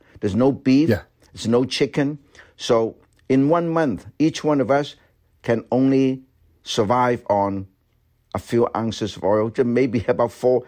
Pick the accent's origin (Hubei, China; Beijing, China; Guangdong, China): Guangdong, China; Guangzhou; I was born and raised in Guangzhou, China. When I was growing up, Guangzhou is only about 1.6 million people.